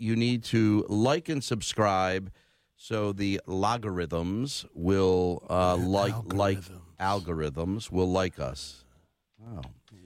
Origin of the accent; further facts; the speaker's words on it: Philadelphia, Pennsylvania, United States; I was a kid from the Oxford Circle, and as a guy whose parents were disabled